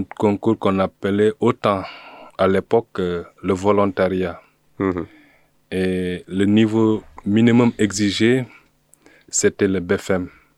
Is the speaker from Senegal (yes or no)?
yes; Senegal; now in Montpellier, France; Je suis originaire du Sénégal, d'ethnie sérère.